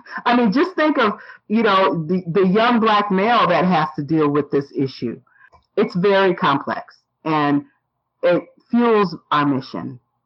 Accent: Minnesota, United States; specifically in Minnesota, my hometown where I was born, my mom was born, my grandma was born, and my great grandma was born

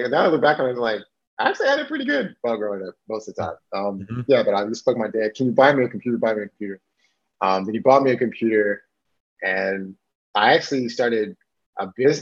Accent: Shaker Heights, Ohio, United States; when I was growing up in Shaker Heights, Ohio, my mom and my father were entrepreneurs

